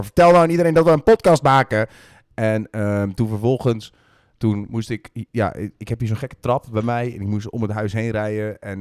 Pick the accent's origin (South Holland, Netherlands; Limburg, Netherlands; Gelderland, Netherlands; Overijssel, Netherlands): Gelderland, Netherlands; Huissen; En ik kom eigenlijk uit Huissen.